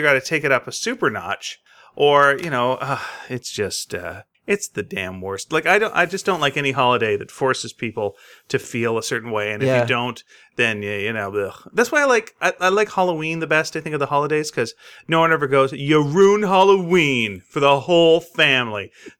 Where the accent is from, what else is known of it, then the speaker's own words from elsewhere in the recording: Canada; We're from Canada